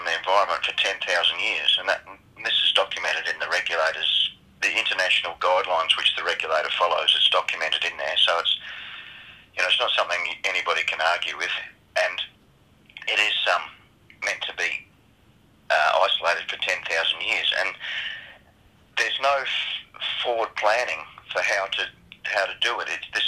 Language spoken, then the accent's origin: English; Whyalla, South Australia, Australia; from Whyalla.